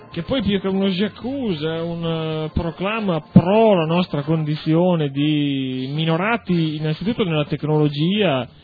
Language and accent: Italian; Lombardy, Italy; Naturalmente io, può sentire, vengo dalla Lombardia, sono di origini lombarde.